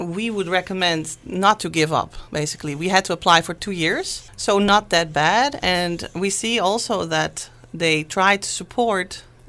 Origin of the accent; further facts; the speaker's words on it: Netherlands; now in Canada; And then even we came from Holland to Canada.